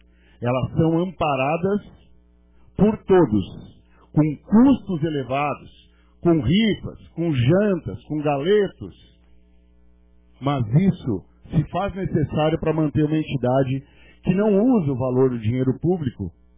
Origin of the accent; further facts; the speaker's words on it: Rio Grande do Sul, Brazil; não somos de família tão tradicional, gauchesca, mesmo sendo gaúcho nato